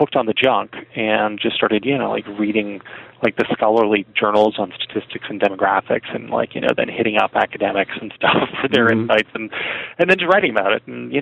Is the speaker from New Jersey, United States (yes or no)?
yes; Morristown, New Jersey, United States; I am a South Jersey boy, born and bred. I grew up in Morristown, New Jersey.